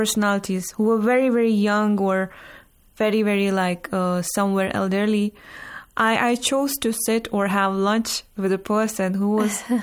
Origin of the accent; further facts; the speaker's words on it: Jammu and Kashmir, India; Since I come from Kashmir, we don't have that.